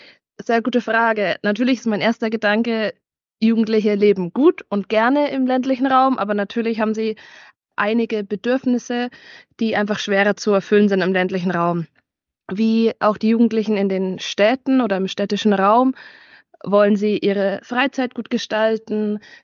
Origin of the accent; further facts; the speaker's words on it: Bavaria, Germany; ich komme aus Oberfranken, also wir gehören zur Bayerischen Jungbauernschaft